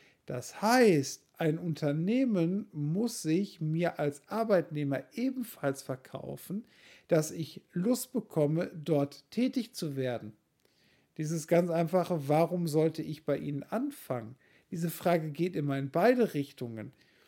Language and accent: German; North Rhine-Westphalia, Germany; Ich komme aus dem Kreis Olpe